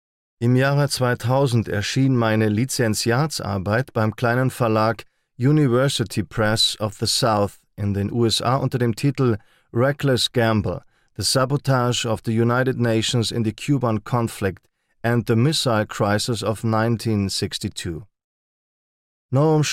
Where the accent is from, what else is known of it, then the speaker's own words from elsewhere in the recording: Switzerland; Ich bin Schweizer Historiker und Friedensforscher und habe mich auf die internationale Zeitgeschichte seit 1945 spezialisiert